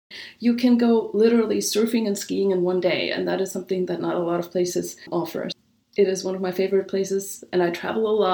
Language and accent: English; Germany; moved away as an adult; now in San Diego, United States; So I am from Germany originally, but I moved to San Diego in 2006 to study abroad.